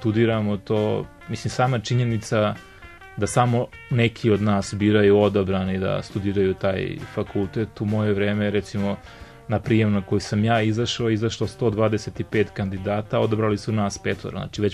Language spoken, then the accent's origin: Serbian; Čačak, Šumadija and Western Serbia, Serbia; ja dolazim iz Čačka